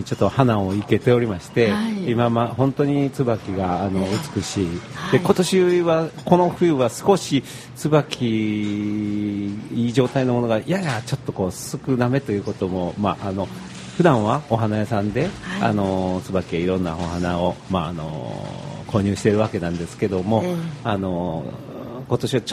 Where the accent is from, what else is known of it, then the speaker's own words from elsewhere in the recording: Kyoto, Japan; also born or lived in Tokyo; 僕も京都生まれ京都育ちで、はい、まあ、一時ちょっと東京にいたこともあるんですけども、